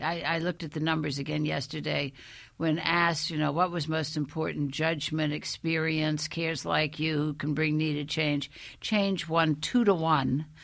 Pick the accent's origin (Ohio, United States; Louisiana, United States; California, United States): Louisiana, United States; New Orleans; The Ursulines got to New Orleans, my hometown, in 1727